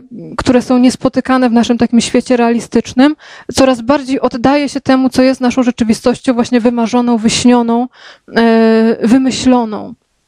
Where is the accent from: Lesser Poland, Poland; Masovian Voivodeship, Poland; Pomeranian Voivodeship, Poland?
Lesser Poland, Poland; Kraków; niebawem w Krakowie będziemy gościć, więc Państwa bardzo też przy okazji serdecznie zapraszam do mojego rodzinnego miasta.